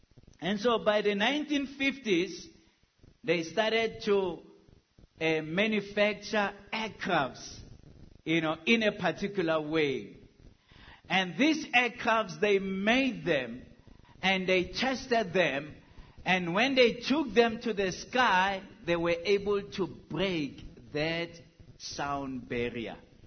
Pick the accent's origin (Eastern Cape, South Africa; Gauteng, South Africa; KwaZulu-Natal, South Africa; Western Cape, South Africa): Gauteng, South Africa; Tembisa; By the way, I was born and bred in Tembisa, so I was in the fighting small boy there, you know, and so I know of this experience.